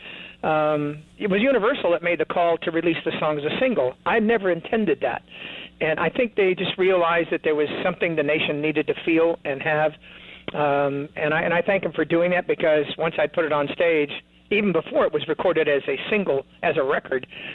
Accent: California, United States; I'm from California. I was born in Los Angeles, but not raised in a big city. I was raised by my grandparents on a farm because of my parents' divorce.

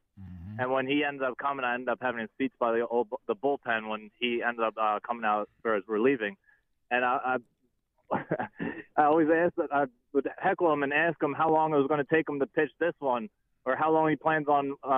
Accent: Philadelphia, Pennsylvania, United States; I'm not a big heckler, but since I'm from Philly, it's definitely in my blood.

